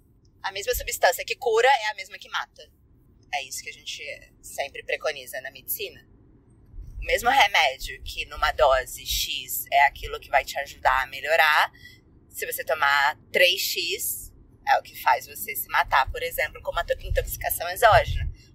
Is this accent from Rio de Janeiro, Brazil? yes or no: yes; Rio de Janeiro, Brazil; Mas sou carioca.